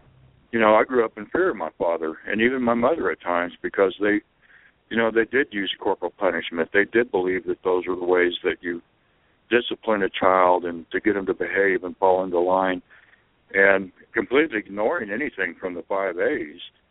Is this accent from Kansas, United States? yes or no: yes; Kansas, United States; I grew up in Kansas, so a little bleed over.